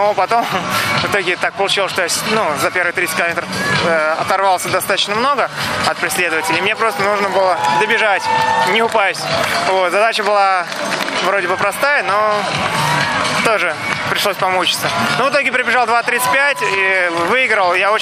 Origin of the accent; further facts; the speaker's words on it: Saint Petersburg, Russia; я из Санкт-Петербурга.